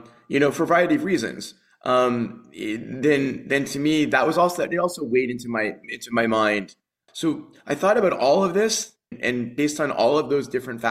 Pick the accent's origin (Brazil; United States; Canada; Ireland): Canada; Quebec; I'm an English-speaking Quebecer as well as a Jew.